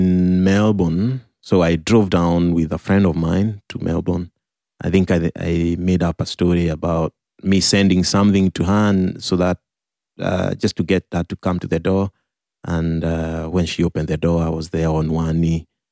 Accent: Kenya; born there; I was born in Kenya, which is in the eastern part of Africa.

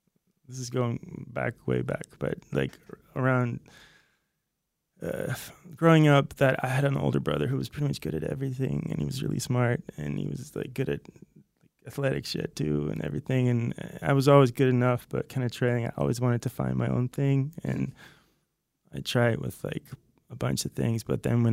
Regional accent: North Holland, Netherlands; now in Los Angeles, United States; I'm originally from the Netherlands, from this place outside Haarlem, which is close to Amsterdam.

